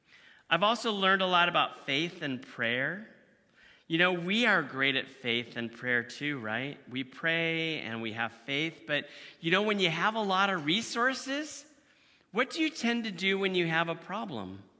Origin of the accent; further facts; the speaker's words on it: United States; because I grew up in the United States, and my view of freedom has always been, you know, freedom and liberty.